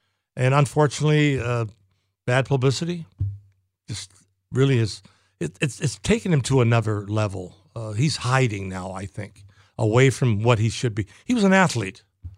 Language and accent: English; Chatham, Ontario, Canada; moved away as an adult; I've lost it. I signed when I was 18 years old. I came over here in 1962. I think my accent's gone.